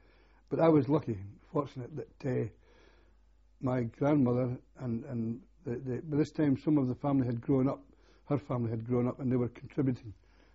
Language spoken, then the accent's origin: English; Hamilton, Scotland, United Kingdom; born there; I was born in Hamilton, Scotland.